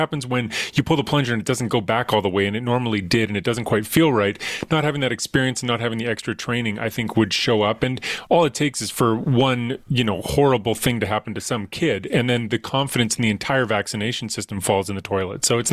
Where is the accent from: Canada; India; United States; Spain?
Canada; Alberta; I grew up in Alberta and, you know, next to BC